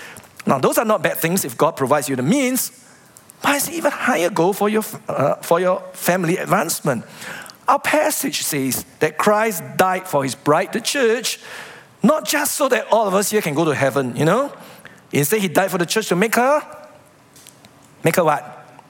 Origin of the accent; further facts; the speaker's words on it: Singapore; As Singaporean parents, we get caught up in the rat race.